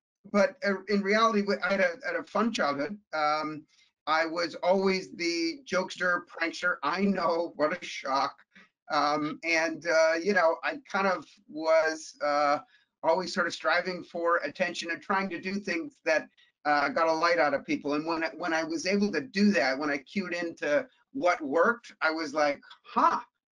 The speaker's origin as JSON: {"language": "English", "town": "Toronto", "region": "Ontario", "country": "Canada", "tie": "born or raised there", "said": "we grew up sort of lower middle class. I mean, the teeny little 1100 square foot bungalow that I grew up in Toronto, once we settled down"}